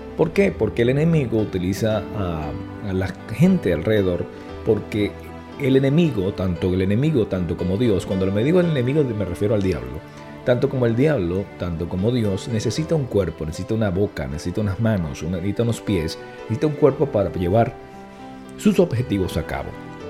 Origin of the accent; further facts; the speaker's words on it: Venezuela; now in Cuba; Lo que pasa es que soy venezolano, pero yo no tengo aquí... roce con venezolanos absoluto. Yo no tengo nada, bueno, solamente mi esposa cubana, la suegra, todo el mundo es cubano aquí. Aquí yo estoy en Cuba